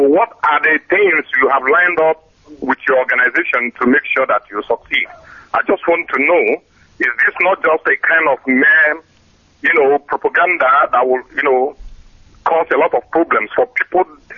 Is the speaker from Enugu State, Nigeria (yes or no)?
yes; Enugu State, Nigeria; I'm from Kano in the Enugu State.